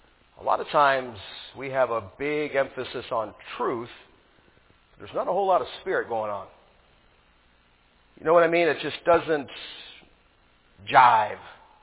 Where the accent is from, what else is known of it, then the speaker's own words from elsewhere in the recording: United States; now in Ukraine; And I actually have Ukrainian Christians that look down on me, even as an American.